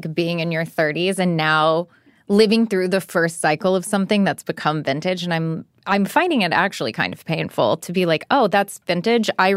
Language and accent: English; Texas, United States; I grew up in Texas, like Lila.